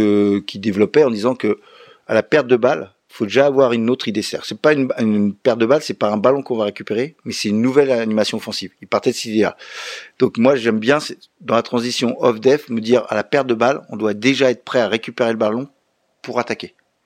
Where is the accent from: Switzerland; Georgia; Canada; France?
France; Évry, Île-de-France; Moi je viens des régions parisiennes, d'Evry, des quartiers. Les gamins jouent encore beaucoup dans la rue, hein.